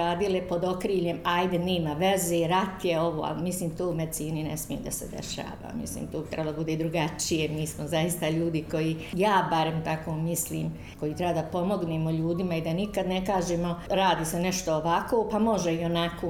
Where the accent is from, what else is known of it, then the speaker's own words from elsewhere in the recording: Tuzla, Federation of Bosnia and Herzegovina, Bosnia & Herzegovina; da li zbog tog što sam došla iz Tuzli, pa smetalo mnogima